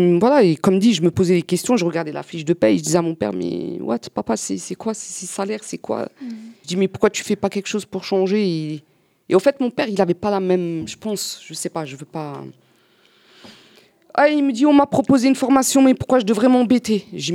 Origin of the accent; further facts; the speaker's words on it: Algeria; Mais c'est arrivé vite fait, puisqu'on est algérien.